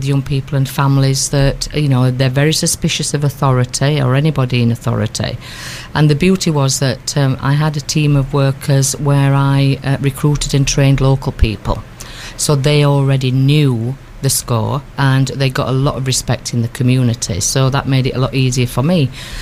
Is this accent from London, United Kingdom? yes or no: no; Barnsley, Yorkshire and the Humber, United Kingdom; born there; also born or lived in Sheffield; Obviously, I was born in Barnsley.